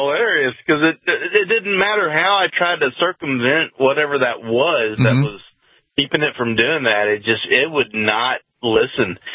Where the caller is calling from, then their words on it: Missouri, United States; Missouri.